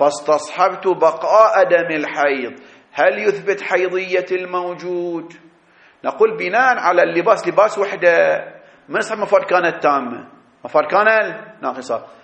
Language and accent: Arabic; Bahrain; ما عندكم احنا عندنا في البحرين يسمونها شنو؟